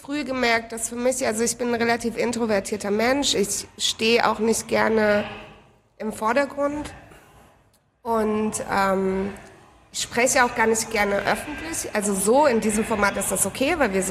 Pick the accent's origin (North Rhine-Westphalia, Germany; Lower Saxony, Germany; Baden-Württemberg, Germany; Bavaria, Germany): Baden-Württemberg, Germany; Heidelberg; now in Berlin, Germany; Ursprünglich aus Heidelberg und seit 4 Jahren wohne ich in Berlin.